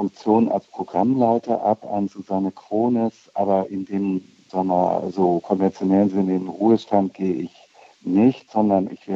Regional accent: Hamburg, Germany; ich komme aus Hamburg und war eigentlich freier Kritiker, Übersetzer, Moderator, Redakteur und war promovierter Germanist und schon über 30

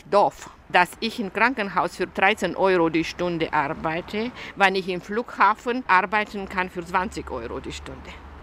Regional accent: Augsburg, Bavaria, Germany; ich komme aus Augsburg

